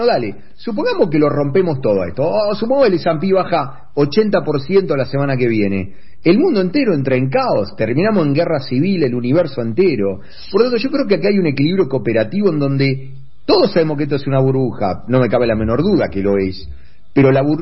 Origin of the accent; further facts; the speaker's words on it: Argentina; esta basura que hoy somos en Argentina